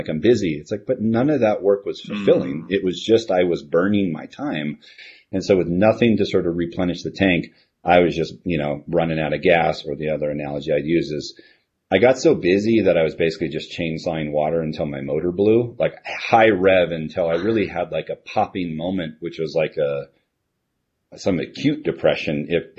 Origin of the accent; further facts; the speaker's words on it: Hawaii, United States; one that allowed me to move to my hometown in Hawaii, a very beautiful place, and disconnect from tech as much as I wanted to.